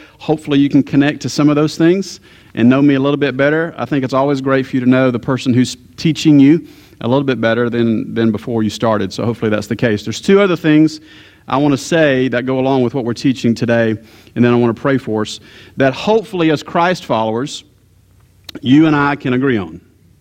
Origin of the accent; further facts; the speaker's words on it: Georgia, United States; I am, though, from the Deep South. I grew up, was born and raised in Georgia, so go Dogs from yesterday.